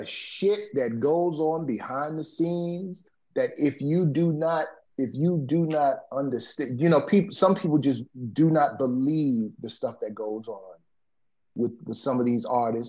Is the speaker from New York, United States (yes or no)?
yes; Bronx, New York, United States; No, born and raised in the Bronx, Third Avenue.